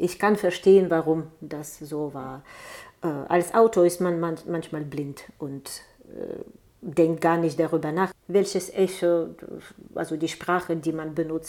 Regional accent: Zaporizhzhia, Zaporizhzhia Oblast, Ukraine; German is a second language; now in Germany; ich habe das Land gewechselt, ich bin aus der Ukraine ausgereist.

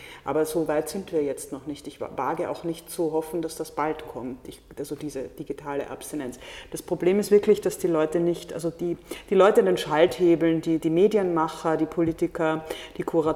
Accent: Vienna, Austria; Also als Wienerin bin ich da natürlich sehr anscharmiert, weil ich mich da gleich wieder zu Hause fühle.

